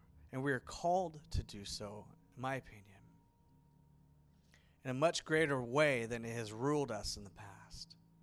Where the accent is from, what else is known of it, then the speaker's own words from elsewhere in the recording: Mill Valley, California, United States; You know, I grew up here. And we grew up saying that. I would go to camps and people would say, oh, where are you guys from? Oh, we're from Nevada. Oh, we're from Mill Valley.